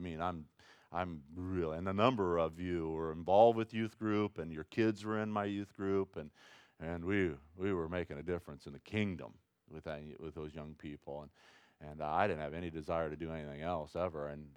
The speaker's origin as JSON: {"language": "English", "region": "Ohio", "country": "United States", "said": "So I thought that meant, I'm from Ohio, I thought that meant I'm going home."}